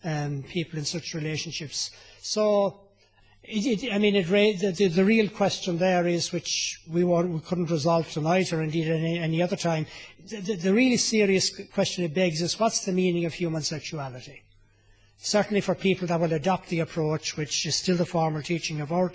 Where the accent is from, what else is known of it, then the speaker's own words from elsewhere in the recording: Ireland; I was born in Ireland, yes. I grew up there.